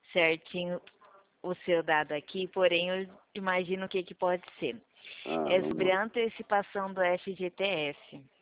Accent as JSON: {"language": "Portuguese", "town": "Presidente Prudente", "region": "São Paulo", "country": "Brazil", "said": "Eu sou de Prudente"}